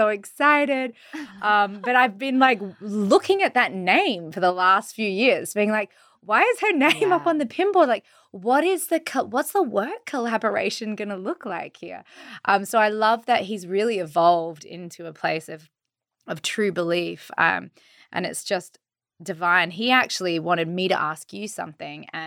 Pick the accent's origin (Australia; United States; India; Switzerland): Australia; but I'm from Australia. Obviously I'm like in Australia doing so many of the similar things